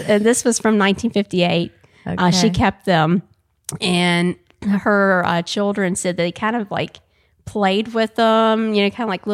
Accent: Luray, Virginia, United States; Yes, I was born and raised in Luray.

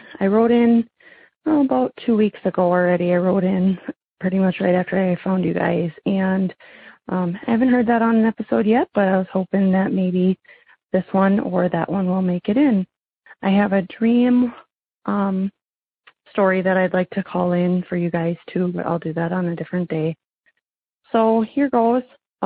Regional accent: Minnesota, United States; I'm from Minnesota.

